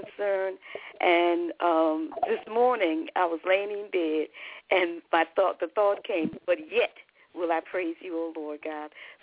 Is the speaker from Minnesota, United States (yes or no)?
no; South Carolina, United States; I'm from South Carolina.